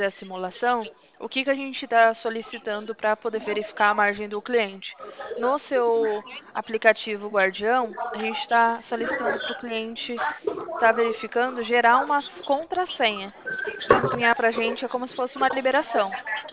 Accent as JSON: {"language": "Portuguese", "town": "Marília", "region": "São Paulo", "country": "Brazil", "said": "Nós somos do interior de São Paulo, Marília."}